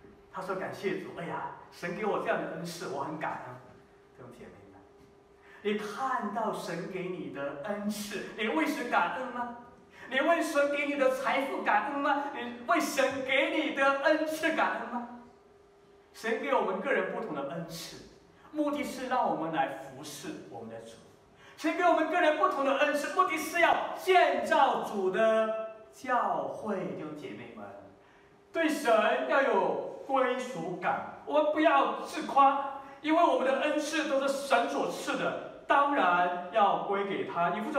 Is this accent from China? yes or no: yes; China; 这好像我们中国人说的那个